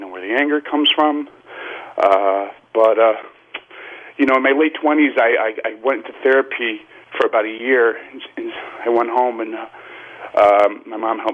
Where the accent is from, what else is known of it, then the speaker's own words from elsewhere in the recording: Connecticut, United States; now in Manhattan, United States; Real quick, I grew up in Connecticut, and I had toxic parents, bullied in high school.